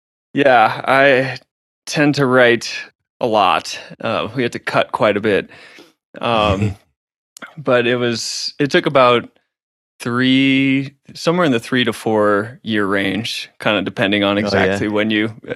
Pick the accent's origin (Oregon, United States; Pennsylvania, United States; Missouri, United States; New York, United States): Missouri, United States; St. Louis; And I come from St. Louis, Missouri, and was raised in a pretty conservative kind of environment.